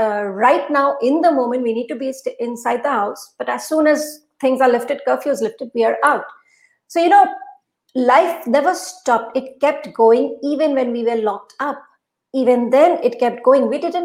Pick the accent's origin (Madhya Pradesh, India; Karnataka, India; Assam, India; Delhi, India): Assam, India; Sure. Assam is beautiful, beautiful. I'm so, so missing my home place right now.